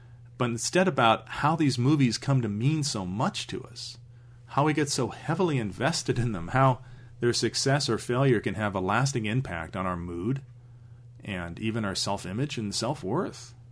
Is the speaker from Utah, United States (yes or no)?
no; Los Angeles, California, United States; Now, I've never been struck by fame. I grew up in Los Angeles.